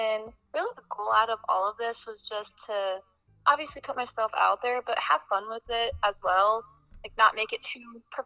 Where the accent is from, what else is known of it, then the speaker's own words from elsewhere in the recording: Colchester, Connecticut, United States; I'm from Colchester, Connecticut